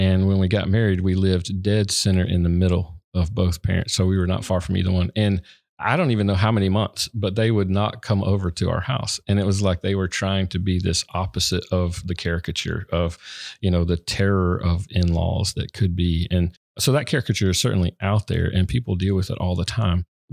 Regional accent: the South, United States; So as you know, I grew up in the South, and the whole imagery of, you know, the shotgun on the front porch, right?

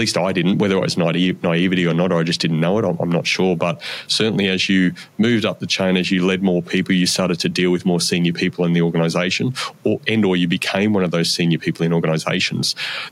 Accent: Brisbane, Queensland, Australia; I was happy to move back to Brisbane because we were living in Sydney at the time. My wife wasn't from Brisbane, but I was from Brisbane and my family was in Brisbane.

